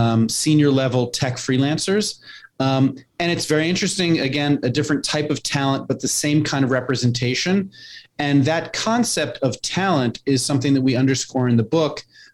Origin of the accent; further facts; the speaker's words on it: New York City, New York, United States; I grew up in New York City.